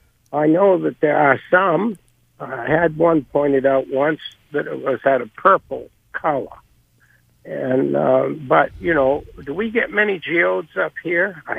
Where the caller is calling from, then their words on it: Orono, Maine, United States; Oh, right here, Orono.